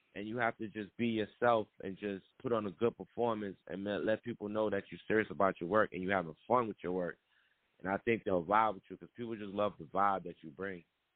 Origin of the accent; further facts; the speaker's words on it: Queens, New York, United States; I want to let people know that I'm from Queens, no matter where I'm at.